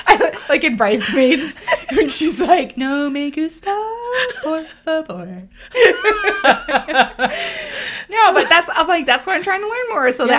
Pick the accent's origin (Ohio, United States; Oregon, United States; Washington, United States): Ohio, United States; I'm from Ohio.